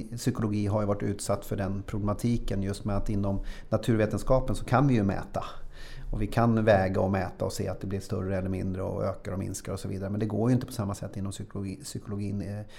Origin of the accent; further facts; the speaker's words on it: Tyresö, Stockholm County, Sweden; Ja, jag föddes i Tyresö och så flyttade till Östbergahöjden under några år. Sen flyttade vi tillbaka när jag gick i 3:an har jag för mig att det var.